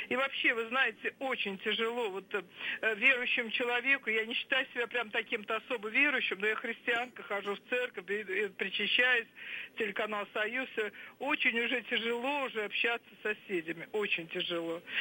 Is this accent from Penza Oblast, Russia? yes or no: yes; Penza, Penza Oblast, Russia; из Пензы.